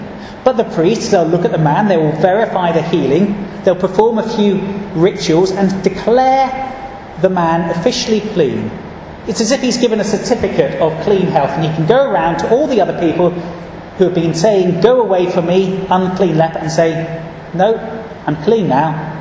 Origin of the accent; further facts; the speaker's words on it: United Kingdom; Always a little bit embarrassing being British, isn't it?